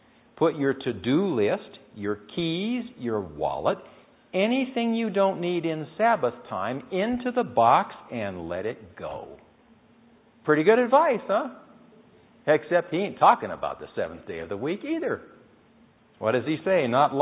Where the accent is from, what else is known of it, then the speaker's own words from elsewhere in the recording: California, United States; And here's an example of that in a letter to the editor of my hometown newspaper back in California.